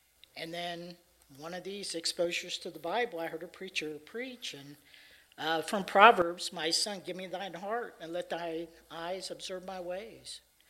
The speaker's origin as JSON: {"language": "English", "town": "Cincinnati", "region": "Ohio", "country": "United States", "tie": "born or raised there", "said": "There was one Christian school in the area. I grew up in Cincinnati."}